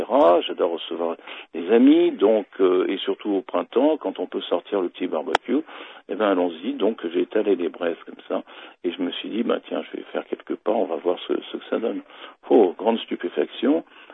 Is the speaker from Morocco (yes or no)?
no; Île-de-France, France; accent: Parisian; Je garderai mon accent parisien, voilà